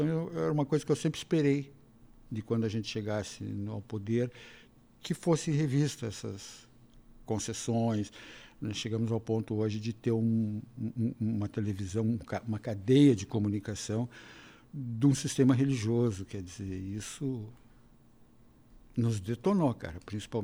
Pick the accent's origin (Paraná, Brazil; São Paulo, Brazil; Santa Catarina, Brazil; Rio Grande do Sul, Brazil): Rio Grande do Sul, Brazil; Cruz Alta; now in Porto Alegre, Brazil; Sou de Cruz Alta.